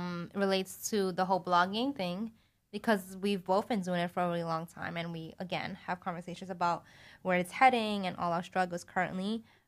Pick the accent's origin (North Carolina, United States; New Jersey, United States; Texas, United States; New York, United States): New York, United States; New York City; Yeah, but I'm a New Yorker too.